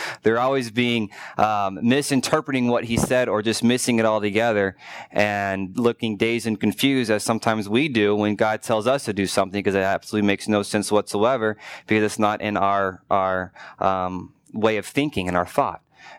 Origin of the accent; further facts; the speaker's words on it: Kentucky, United States; And growing up in Kentucky, learning and growing and being a part of my grandfather slowly dying of cancer